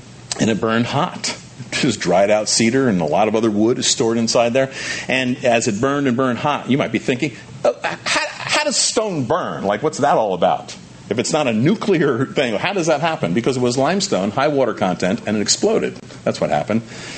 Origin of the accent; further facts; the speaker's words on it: United States; I'm an American. I'm a proud American.